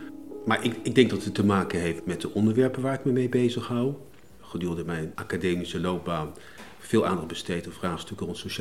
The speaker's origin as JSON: {"language": "Dutch", "town": "Leidschendam", "region": "South Holland", "country": "Netherlands", "tie": "born or raised there", "also_born_or_lived": "The Hague", "said": "Ik kom natuurlijk uit een beschermd middenklasse gezin. Geboren in Den Haag, opgroeiend in Leidschendam."}